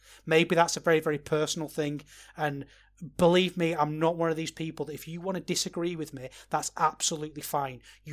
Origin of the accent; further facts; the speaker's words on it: Manchester, North West England, United Kingdom; also born or lived in Liverpool; I'm married to a Scouser and I lived in Liverpool and I love Liverpool. You know, I love it. And I'm from Manchester